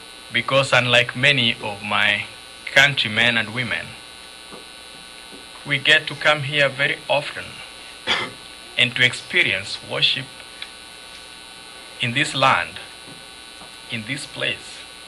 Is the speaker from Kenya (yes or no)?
yes; Kenya; I come from Kenya.